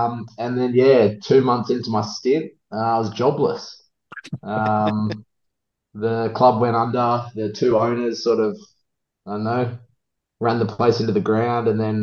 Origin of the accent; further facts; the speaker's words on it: New South Wales, Australia; And I mean, I'm from New South Wales.